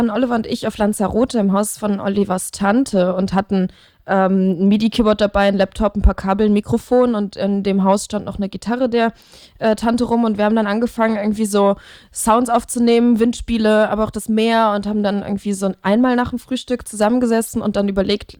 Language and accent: German; Leverkusen, North Rhine-Westphalia, Germany; da bin ich geboren und aufgewachsen und relativ jung dann so mit den ersten Versuchen irgendwie nach Köln rübergekommen.